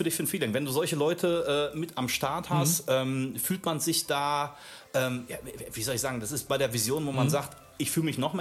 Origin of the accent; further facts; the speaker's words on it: North Rhine-Westphalia, Germany; wir sagen bei uns im Ruhrgebiet, da musst du Cojones haben